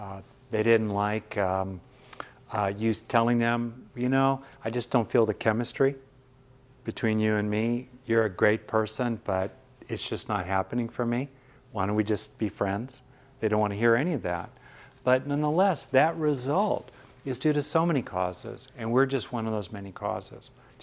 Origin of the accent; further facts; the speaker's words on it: Los Angeles, California, United States; I grew up in Southern California in LA, smog almost all the time.